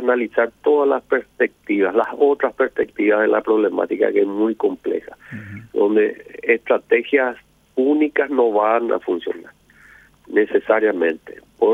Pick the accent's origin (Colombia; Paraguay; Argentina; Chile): Paraguay; Como sociedad paraguaya